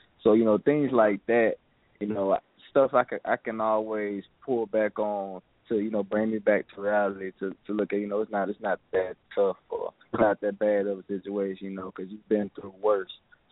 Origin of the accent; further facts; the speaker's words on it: Mobile, Alabama, United States; Well, now growing up in Mobile, Alabama, you know, definitely, we've seen some hard times and seen a lot of things